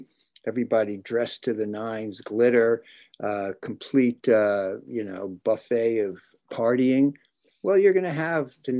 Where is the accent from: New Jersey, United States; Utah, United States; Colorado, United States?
New Jersey, United States; I can only say that when I was a wild animal growing up in New Jersey, I don't know who I was.